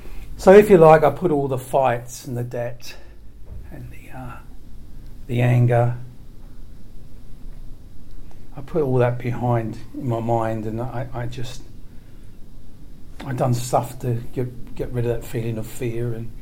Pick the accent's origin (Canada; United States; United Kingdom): United Kingdom; Derry, Northern Ireland; born there; I was born in Derry City, actually, in Northern Ireland, and I had five brothers, two sisters, my mum and dad, and it was a very, very, very small house.